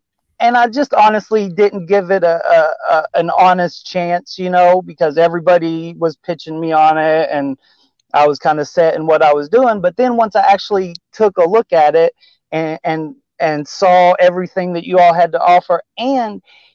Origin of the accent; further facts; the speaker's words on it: Tennessee, United States; I am basically at heart just an old country boy from Tennessee. You know, I grew up in Tennessee.